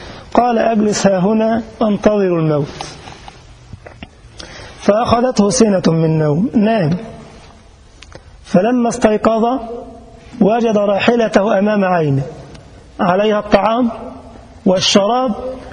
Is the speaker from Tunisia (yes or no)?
no; Egypt; والدلاع ده البطيخ عندنا في مصر، الجزائريين بيقول لك الدلاع